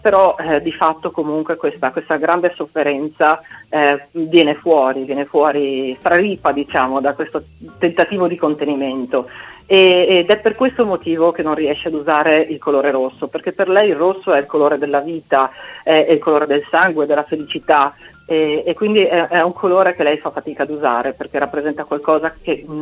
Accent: Pordenone, Friuli-Venezia Giulia, Italy; io sono di Pordenone, quindi sono diciamo tra il Friuli e il Veneto

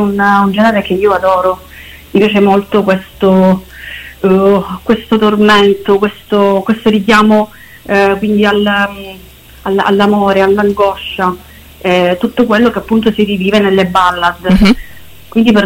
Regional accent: Messina, Sicily, Italy; vengo dalla Sicilia

